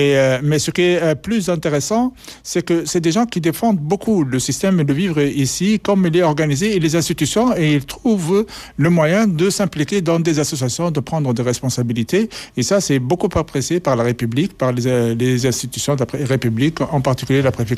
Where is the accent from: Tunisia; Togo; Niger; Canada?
Tunisia; now in France; Moi, je viens de Tunisie.